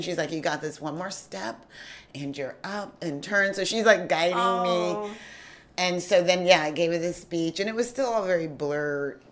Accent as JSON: {"language": "English", "region": "Ohio", "country": "United States", "said": "I'm originally from Ohio."}